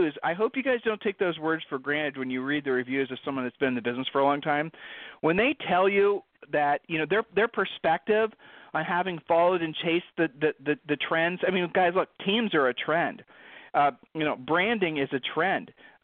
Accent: Ohio, United States; now in Texas, United States; But we're from Ohio.

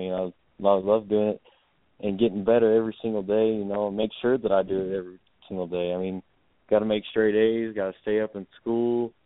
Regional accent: Yulee, Texas, United States; Yeah, I'm from Yulee, Texas. It's more around Lubbock area, and we play pretty tough schools around here.

